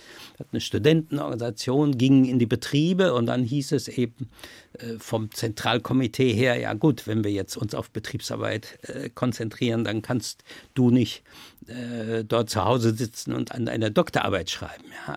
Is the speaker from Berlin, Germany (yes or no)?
no; North Rhine-Westphalia, Germany; Ich komme ja aus dem Ruhrgebiet, da gab es noch die alte KPD